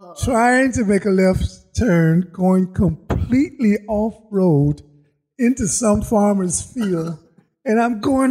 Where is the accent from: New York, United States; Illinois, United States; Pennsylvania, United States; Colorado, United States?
Illinois, United States; Chicago; I'm from Chicago, and I worked in corrections in Chicago.